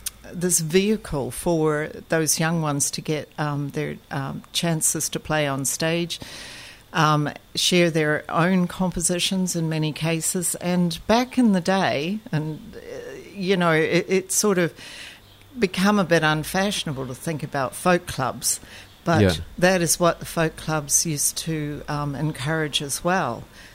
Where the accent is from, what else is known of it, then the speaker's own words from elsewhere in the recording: Ontario, Canada; my parents are Kiwis, but I grew up in Canada, in Ontario, which has a very strong Scottish influence on the population